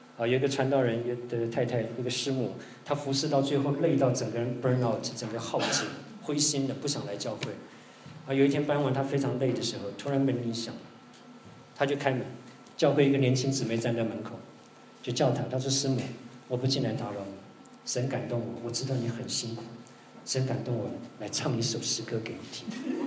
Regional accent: Tainan, Taiwan; 所以有一年我放暑假回台南，我家老家在台南

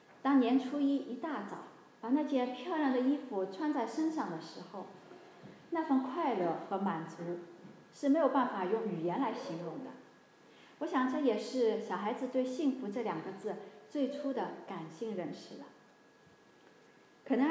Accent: Shanghai, China; 我们上海人说横竖横的

